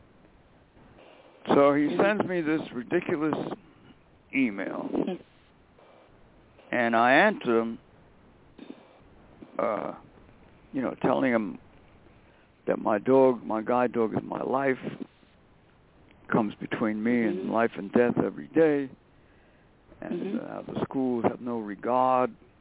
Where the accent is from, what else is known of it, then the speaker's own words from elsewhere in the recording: United States; Now, I'm an American citizen.